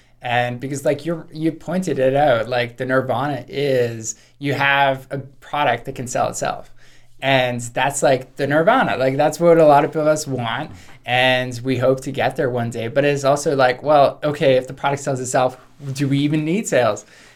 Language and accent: English; Hamilton, Ontario, Canada; Hamilton, Canada.